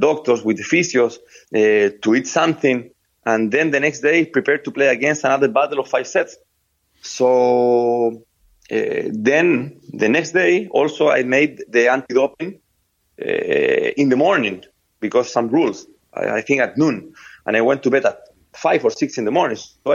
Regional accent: Viña del Mar, Valparaíso, Chile; English is a second language; I born in Viña del Mar, a small city. I come from Chile.

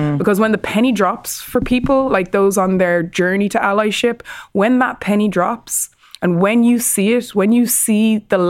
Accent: Ireland; We're all over the world as Irish people.

